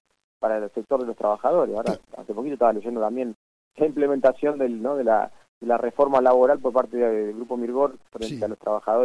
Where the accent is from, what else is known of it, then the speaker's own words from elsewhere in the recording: Tierra del Fuego, Argentina; porque somos fueguinos y porque además estamos convencidos de cuál es el rol estratégico que tenemos nosotros aquí, poblando este confín